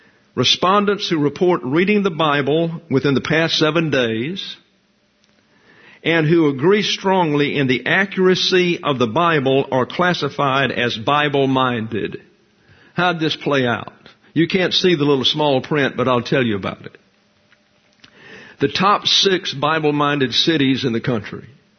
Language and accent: English; the South, United States; I grew up with them. I'm from the South, for Pete's sakes.